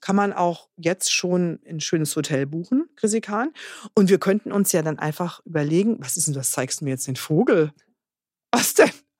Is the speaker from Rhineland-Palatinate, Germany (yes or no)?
yes; Kaiserslautern, Rhineland-Palatinate, Germany; wenn ihr Lust habt, mal nach Kaiserslautern zu fahren, in meine Heimat.